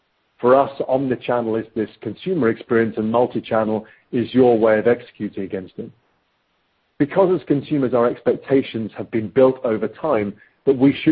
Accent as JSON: {"language": "English", "region": "England", "country": "United Kingdom", "said": "I'm the English guy, and he's the American."}